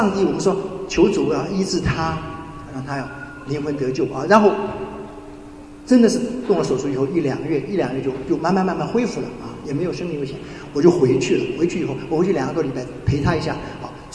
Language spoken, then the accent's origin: Chinese; Hong Kong; born there; 我们全家已经在香港出生，后来我们回到中国以后